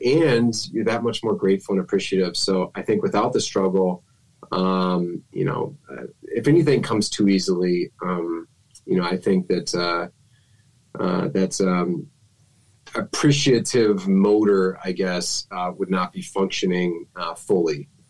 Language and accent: English; Hampton, Virginia, United States; was born and raised in Hampton, Virginia. I went to high school in Yorktown, just not down the street, but I guess we'll just say down the road.